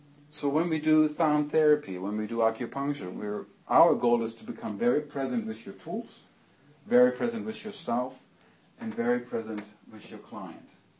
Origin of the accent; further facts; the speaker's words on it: Germany; I'm not Australian, I'm German.